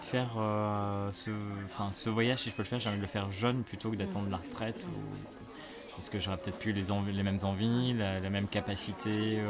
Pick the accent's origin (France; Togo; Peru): France; Pays de la Loire; Et moi, je suis natif des Pays de la Loire.